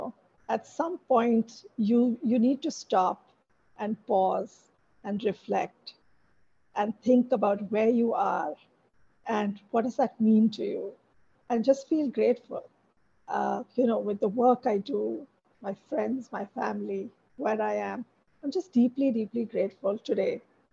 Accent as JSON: {"language": "English", "town": "Mumbai", "region": "Maharashtra", "country": "India", "tie": "born or raised there", "said": "So, I mean, I grew up in Bombay, South Bombay."}